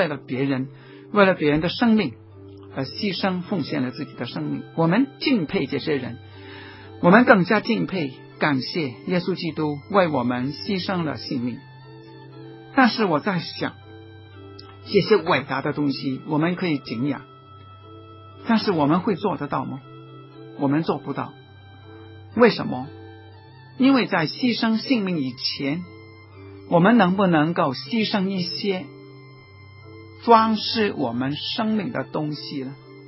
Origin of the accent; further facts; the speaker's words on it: Hong Kong; 我是香港人，我以做香港人自豪，我懂得说中文，说普通话